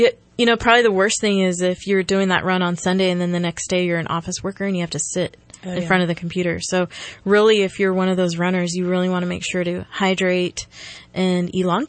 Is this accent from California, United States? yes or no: yes; San Jose, California, United States; I know that growing up in San Jose and getting a lot of the history from Luther Burbank, going to that school and all the history, that was good, huh?